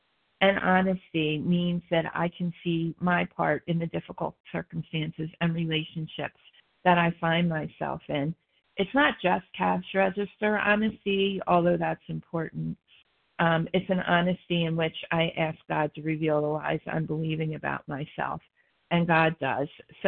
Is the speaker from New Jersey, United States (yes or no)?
yes; New Jersey, United States; a grateful, recovered, compulsive overeater from South Jersey.